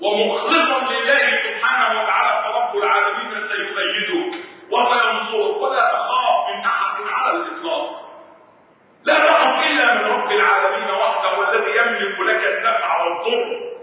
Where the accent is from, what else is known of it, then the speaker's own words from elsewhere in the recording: Egypt; وحتى بلدنا مصر